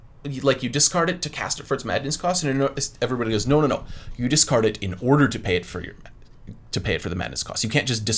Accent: Wisconsin, United States; Northern Wisconsin.

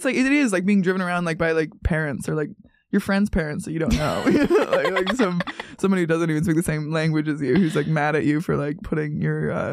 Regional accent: Minnesota, United States; I'm from Minnesota. We all did that.

